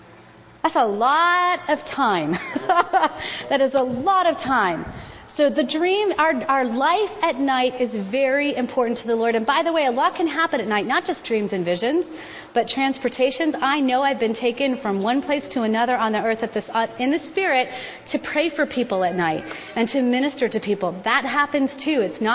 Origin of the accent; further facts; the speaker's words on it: Colorado, United States; I'm from Colorado. I grew up in Colorado. I love Denver.